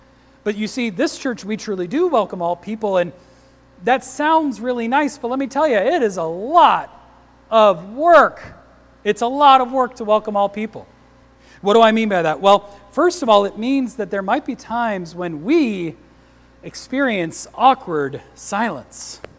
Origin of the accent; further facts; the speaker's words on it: Boston, Massachusetts, United States; Like, because I'm a Christian and because I'm from Boston, I'm a Red Sox fan, right?